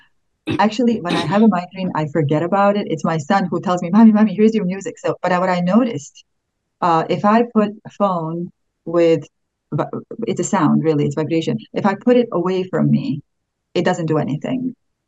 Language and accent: English; Bosnia & Herzegovina; but I'm originally from Bosnia, so we are really heavy on milk and wheat.